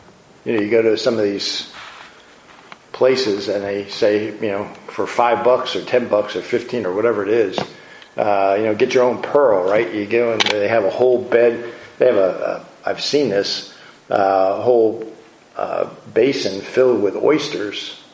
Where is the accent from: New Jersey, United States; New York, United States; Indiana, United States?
New Jersey, United States; I mean, I grew up on the Jersey Shore.